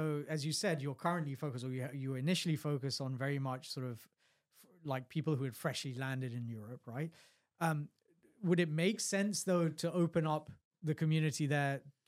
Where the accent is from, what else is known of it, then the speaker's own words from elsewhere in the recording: United Kingdom; because my experience is fundamentally as a British citizen, right? And that's where I've grown up. I've lived in other parts of the world.